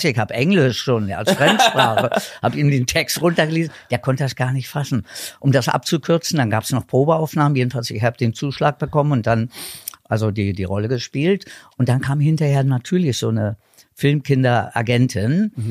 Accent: Berlin, Germany; also born or lived in Madrid, Spain; in Berlin aufgewachsen. Geboren bin ich ja in Spanien, weil der Papa Spanier war, in Madrid. Mhm. Bin also halb Spanier, aber als Baby nach Berlin gekommen und dann richtiger Berliner.

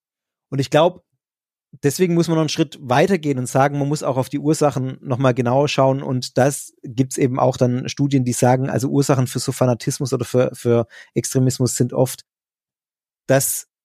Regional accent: Pforzheim, Baden-Württemberg, Germany; Pforzheim ist meine Heimatstadt.

